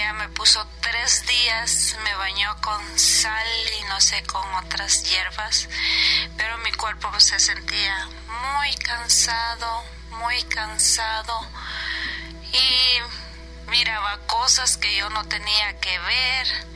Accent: Mexico City, Mexico; Soy de la Ciudad de México.

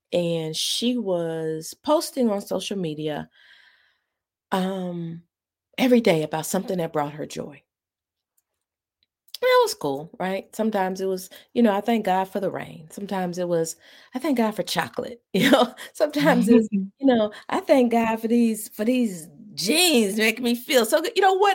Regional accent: Cleveland, Ohio, United States; She moved back to Cleveland. We're from Cleveland, Ohio. Love Cleveland.

